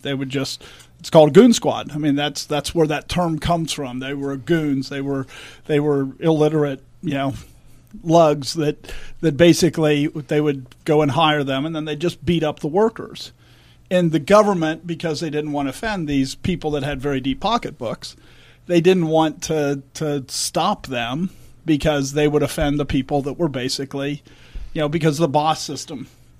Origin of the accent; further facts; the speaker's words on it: Northeast, United States; I grew up in the Northeast and went to college in New York.